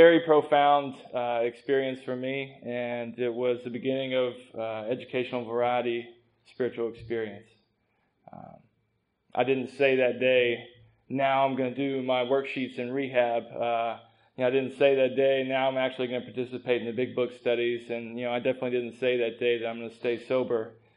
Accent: Alabama, United States; So, rewind, I'm from Alabama, in case you hear that when I talk, everybody else seems to. So, I grew up in Alabama

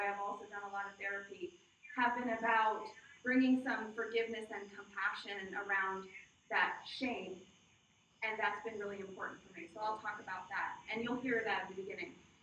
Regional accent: Wyomissing, Pennsylvania, United States; I grew up in Wyomissing, Pennsylvania. Which is about an hour from here.

